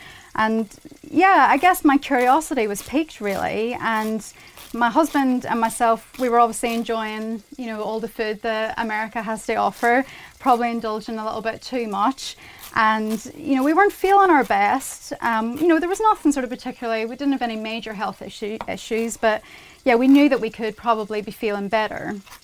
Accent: Northern Ireland, United Kingdom; accent: Northern Irish; Stalk, it's my Northern Irish accent.

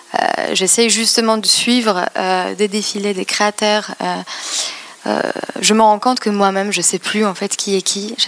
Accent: Poznań, Greater Poland Voivodeship, Poland; French is a second language; À Poznań. C'est une ville entre Varsovie et Berlin. J'ai grandi avec, une bande de garçons

